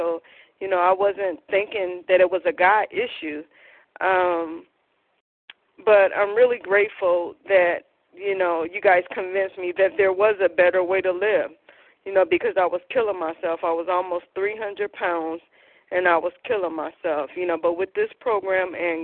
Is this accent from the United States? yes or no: yes; Cleveland, Ohio, United States; I'm from Cleveland, and I'm real grateful to be here.